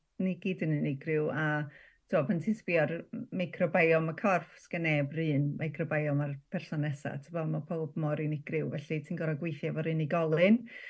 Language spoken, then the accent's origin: Welsh; Wales, United Kingdom; dwi o Dyffryn Anlle, ysgol Nebo eisiau, ysgol bach iawn.